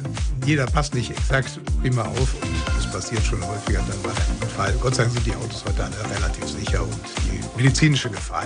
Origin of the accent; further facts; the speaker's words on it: Düsseldorf, North Rhine-Westphalia, Germany; born there; now in Wuppertal, Germany; Düsseldorf habe ich jetzt, außer ich da geboren bin und eben studiert habe, keinen eigentlich wirklich Bezug mehr zu.